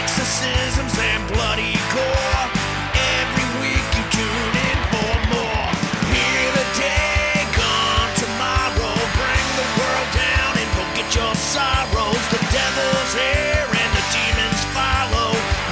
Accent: United States; And I'm sure you guys can tell I'm American.

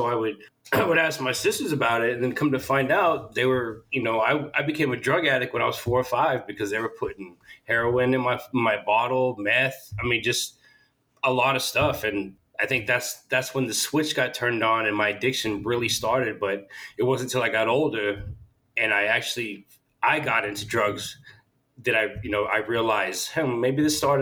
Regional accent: Boston, Massachusetts, United States; I grew up in Boston, Massachusetts, predominantly Italian neighborhood.

